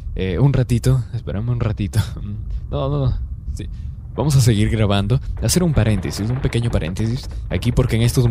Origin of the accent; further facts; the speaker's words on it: Peru; no es necesario ir a una fiesta criolla para decir que soy bien peruano.